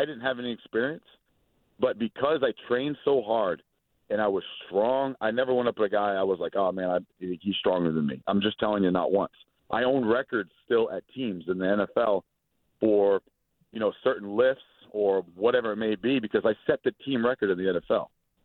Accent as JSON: {"language": "English", "region": "Maine", "country": "United States", "said": "a lot of people think, oh, I'm just from Maine. Like nobody knows where I'm at."}